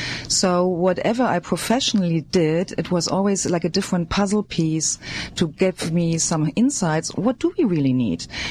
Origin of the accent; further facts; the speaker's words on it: Germany; English is a second language; moved away as an adult; now in United States; Well, you might already know that from my accent. Yes, I am German. I moved here to the United States 7.5 years ago.